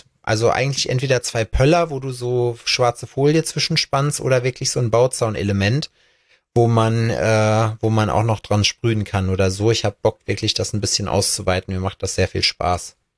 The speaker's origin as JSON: {"language": "German", "town": "Aachen", "region": "North Rhine-Westphalia", "country": "Germany", "said": "als Aachener Jung"}